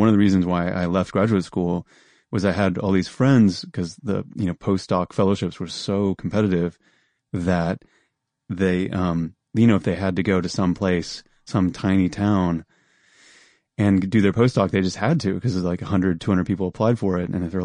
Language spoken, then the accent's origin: English; New Jersey, United States; born there; also born or lived in North Carolina / South Carolina; No, I was born in New Jersey, and in the early part of my life, probably the first time I really went to see movies, I was living in North Carolina and South Carolina, in the South.